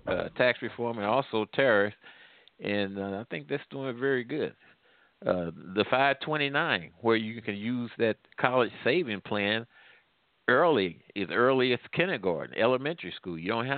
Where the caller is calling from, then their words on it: Midwest, United States; I'm calling from the Midwest.